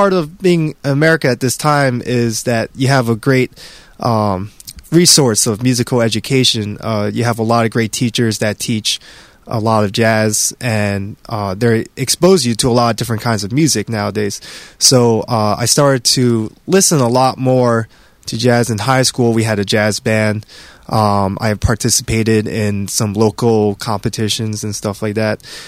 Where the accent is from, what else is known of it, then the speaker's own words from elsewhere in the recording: Whippany, New Jersey, United States; also born or lived in Baton Rouge, Louisiana; So I was born in Baton Rouge, Louisiana. I was only there for 2 years, so I don't really remember much. But my family moved to New Jersey, and we lived in Whippany. And now I'm living in Bloomfield.